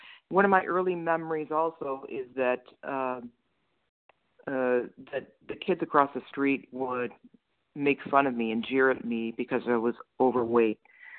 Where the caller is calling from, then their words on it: New Jersey, United States; I'm calling from New Jersey.